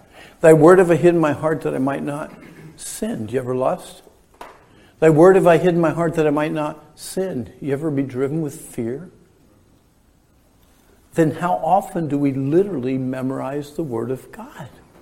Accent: Pennsylvania, United States; Now, I grew up in Pennsylvania, okay. Pennsylvania is called deer country.

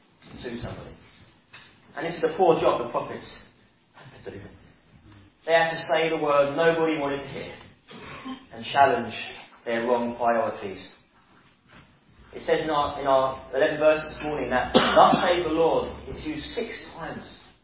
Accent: England, United Kingdom; And us being good English people, we like to beat around the bush.

